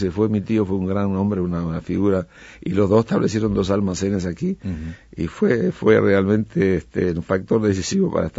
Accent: Uruguay; cuando estoy afuera yo me agrando cuando me digo que soy uruguayo

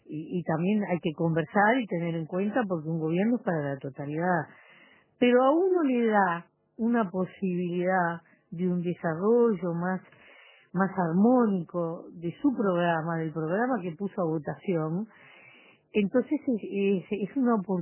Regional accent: Uruguay

